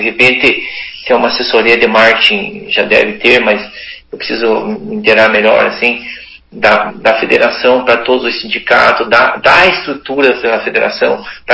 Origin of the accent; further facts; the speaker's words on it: Prudentópolis, Paraná, Brazil; eu sou natural de Prudentópolis